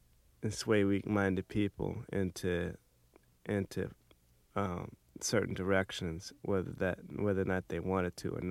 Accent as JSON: {"language": "English", "town": "Inglewood", "region": "California", "country": "United States", "tie": "born or raised there"}